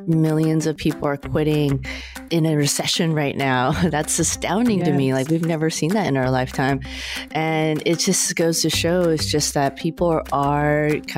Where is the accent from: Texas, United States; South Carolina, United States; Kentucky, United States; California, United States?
California, United States; I'm Asian American, and I'm a California girl at the same time. I've been born and raised here.